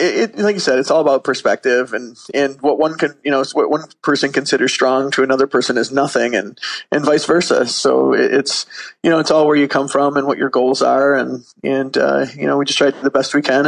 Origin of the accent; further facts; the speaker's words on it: Michigan, United States; she's actually coming to Michigan this weekend to go to the premiere with me, near my hometown and with a whole bunch of my friends.